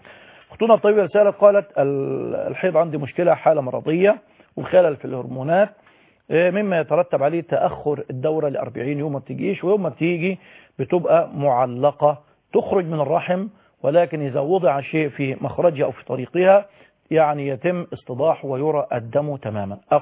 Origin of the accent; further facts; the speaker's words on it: Egypt; في بلدنا مصر أو في أي بقعة من بلاد العالم